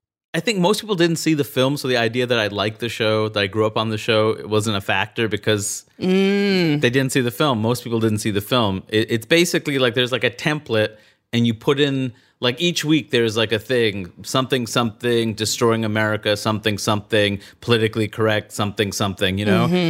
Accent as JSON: {"language": "English", "town": "Queens", "region": "New York", "country": "United States", "tie": "born or raised there", "said": "that's part of why I loved growing up in Queens so much. Like, I could be an Indian dude."}